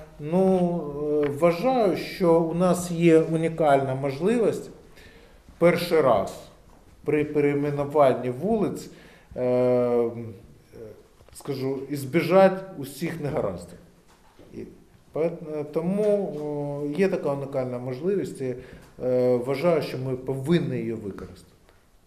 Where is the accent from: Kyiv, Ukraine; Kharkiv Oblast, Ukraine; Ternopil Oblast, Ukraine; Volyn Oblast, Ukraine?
Kharkiv Oblast, Ukraine; Kharkiv; коли ми відстоюємо наш Харків, наше рідне місто